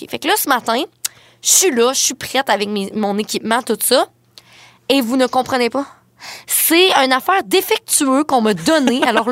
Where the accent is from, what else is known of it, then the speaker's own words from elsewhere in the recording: Amqui, Quebec, Canada; moi, je viens de Sébec, de Amqui, donc de la vallée